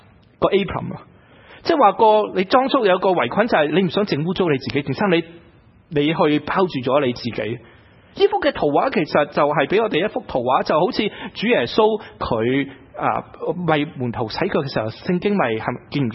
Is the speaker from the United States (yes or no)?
yes; United States; 这个世界觉得我们美国人是骄傲的，傲慢的。